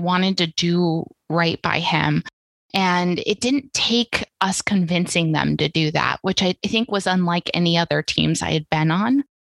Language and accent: English; Oroville, California, United States; So I grew up in Oroville, California, which very few people listening to this are going to know where that is, but it's about an hour north of Sacramento.